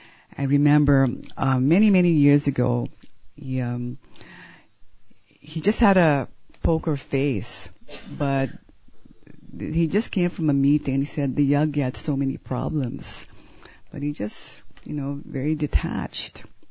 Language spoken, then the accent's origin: English; Philippines; I'm from the Philippines